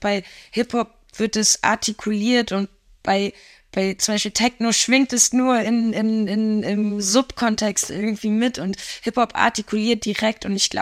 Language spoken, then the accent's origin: German; Germany; weil ich einfach hier in Deutschland aufgewachsen bin. Ich habe natürlich einen sehr deutschen Akzent, was mein Russisch angeht.